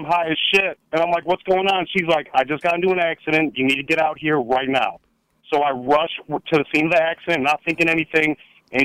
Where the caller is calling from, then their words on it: Wisconsin, United States; calling from Wisconsin.